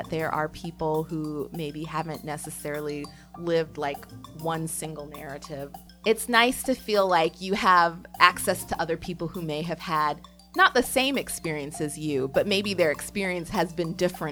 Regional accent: United States; I felt like I was growing up as a minority of a minority. And so I think, in a way, as a Jamaican American, a Black Jamaican American who appeared Black, to the Black students around me, I was a Black child

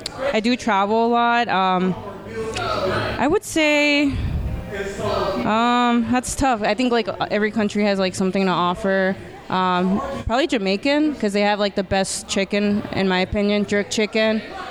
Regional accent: Colombia; I'm actually from Colombia, the country, not the city.

